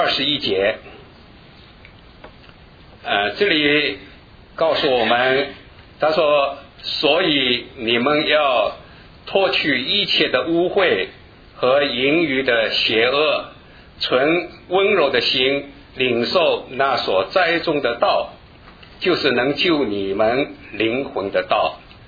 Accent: China; 尤其是我们中国人啊

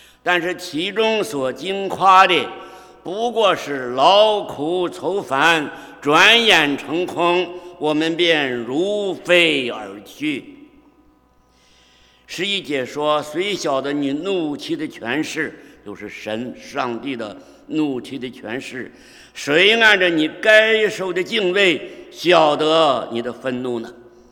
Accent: China; 大概我们从大陆来的有一个盲点

